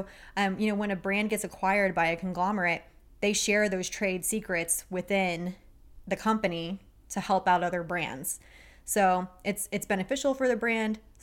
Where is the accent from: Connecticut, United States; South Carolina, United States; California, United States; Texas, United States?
Texas, United States; I'm a girl from Texas.